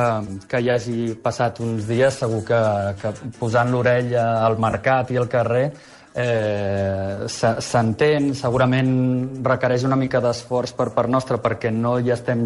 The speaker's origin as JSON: {"language": "Catalan", "town": "Alghero", "region": "Sardinia", "country": "Italy", "accent": "Algherese Catalan", "said": "el meu català, la meva varietat del català, l'algarès"}